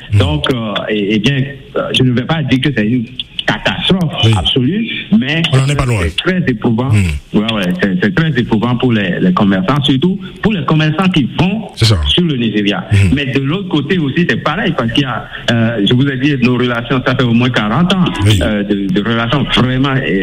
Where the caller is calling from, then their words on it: Cotonou, Littoral, Benin; Chez nous, à Cotonou, c'est sensible déjà.